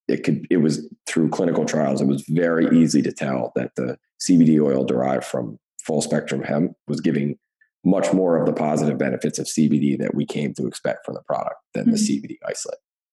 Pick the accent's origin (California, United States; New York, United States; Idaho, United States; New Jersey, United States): New Jersey, United States; I'm from New Jersey, we don't have recreational cannabis, and our medical cannabis is very difficult to get.